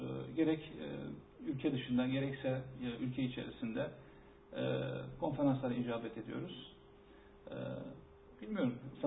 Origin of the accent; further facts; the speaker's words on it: Karaman, Turkey; Aslen Karamanlıyım. Konya Karaman.